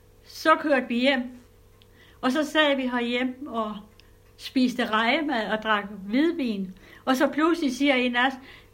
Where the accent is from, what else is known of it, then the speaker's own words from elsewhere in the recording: Odense, Region of Southern Denmark, Denmark; Fordi jeg er opvokset i Odense, hvor vi kom rigtig meget på teateret.